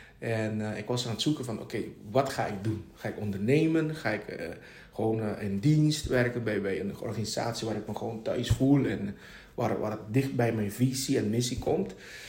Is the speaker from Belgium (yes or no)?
no; Curaçao; moved away as an adult; now in Netherlands; 40 jaar inmiddels, toen, vorig jaar 39. Dochtertje van 9, ze woont op Curaçao, ik ben van Curaçao. En ik ben hier gekomen april vorig jaar om hier carrière te bouwen weer.